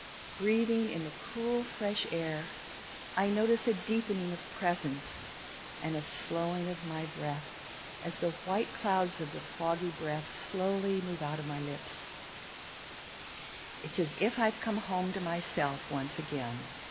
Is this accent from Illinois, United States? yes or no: yes; Chicago, Illinois, United States; moved away; And I came from Chicago, and this was home. And it has been for 40 years.